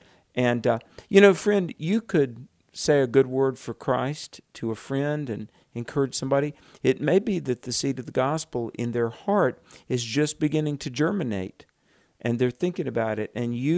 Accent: the South, United States; I'm from the South. We'd give people a jar of apple butter.

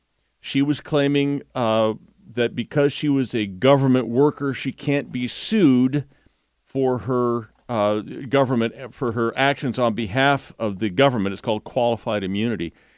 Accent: Portland, Oregon, United States; I was born in Portland and went to school there too

